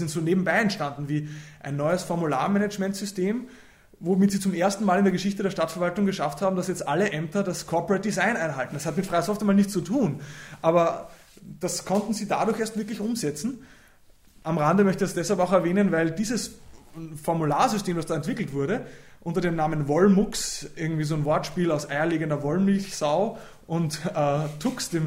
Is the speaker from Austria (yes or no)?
yes; Linz, Upper Austria, Austria